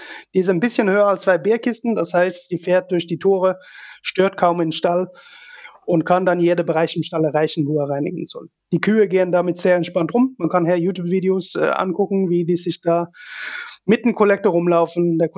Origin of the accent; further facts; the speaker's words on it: Norway; German is a second language; Ich komme ursprünglich aus Norwegen